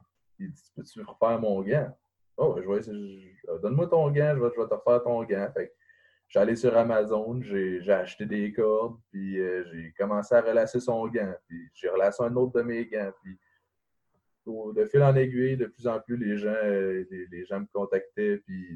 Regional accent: Saint-Georges, Quebec, Canada; Ben moi, j'ai 21 ans. Je viens de Saint-Georges-de-Beauce.

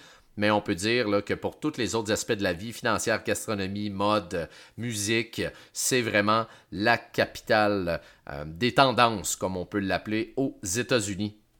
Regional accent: Sherbrooke, Quebec, Canada; environ 5h30 de ma ville natale de Sherbrooke.

